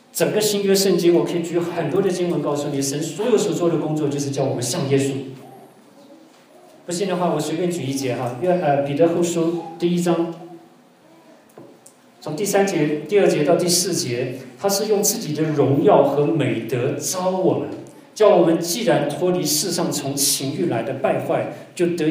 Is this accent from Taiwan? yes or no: yes; Taiwan; 因为我们从小在台湾长大，我不晓得中国是怎么样。